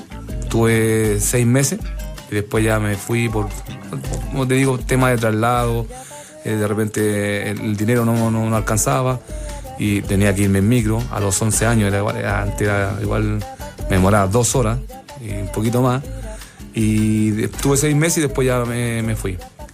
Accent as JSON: {"language": "Spanish", "town": "Pudahuel", "region": "Santiago Metropolitan", "country": "Chile", "tie": "born or raised there", "said": "Pudahuel, yo nací en Pudahuel."}